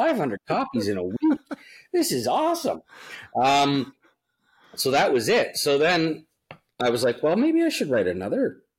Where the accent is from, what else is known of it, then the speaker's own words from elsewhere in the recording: Ontario, Canada; I live in Toronto and I grew up in Ontario.